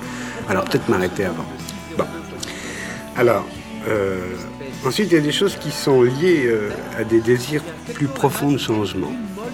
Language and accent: French; Paris, Île-de-France, France; depuis que je suis parisien, depuis ma naissance